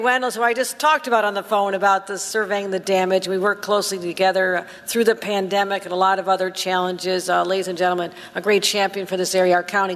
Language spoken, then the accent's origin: English; Hamburg, New York, United States; I am so proud to be here, basically my hometown. I think many of you know where I grew up the road in Hamburg.